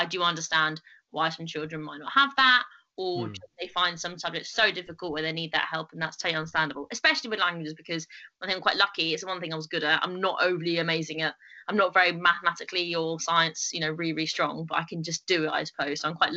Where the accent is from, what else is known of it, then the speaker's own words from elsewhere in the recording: London, United Kingdom; because we're both from London